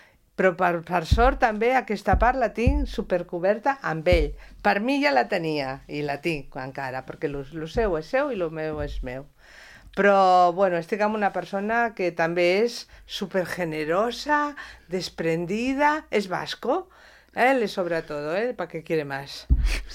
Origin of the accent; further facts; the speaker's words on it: Catalonia, Spain; also born or lived in Santander; jo vaig néixer a Santonya, a Santander, però tenia 2 anys i ja estava aquí, o sigui que jo sóc catalana.